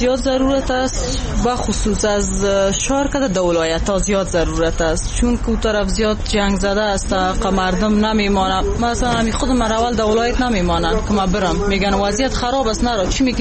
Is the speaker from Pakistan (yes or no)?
no; Afghanistan; برم از در خدمت به افغانستان هم به وطنم شوم